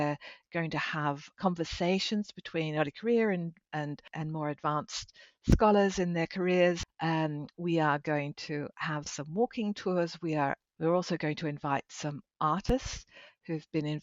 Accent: Bristol, South West England, United Kingdom; because we're from Bristol

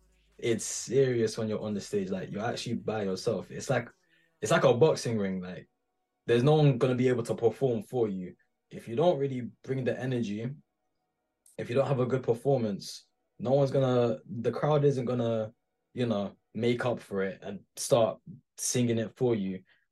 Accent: Ghana; let me just talk about being Ghanaian and being black, innit?

